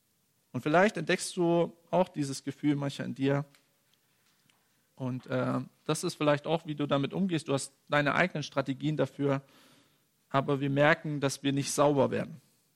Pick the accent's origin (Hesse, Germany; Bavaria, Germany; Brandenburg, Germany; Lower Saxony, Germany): Brandenburg, Germany; Cottbus; Also ich komme aus Cottbus, da gibt es manche Leute, die sind sehr kritisch, was diese ganze Thematik angeht.